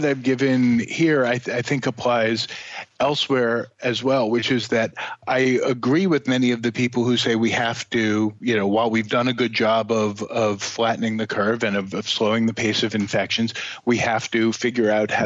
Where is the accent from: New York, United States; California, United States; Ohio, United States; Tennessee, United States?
New York, United States; New York City; I am a New Yorker and have been for essentially my whole life, and my city is changed in some ways that I fear will be permanent.